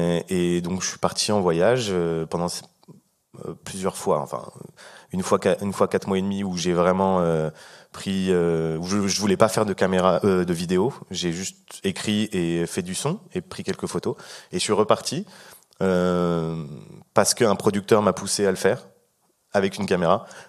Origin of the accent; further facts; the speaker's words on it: Saint-Denis, Île-de-France, France; chaque fois que je me présentais, que je voyageais à travers la France ou le monde et que je disais que je venais de Saint-Denis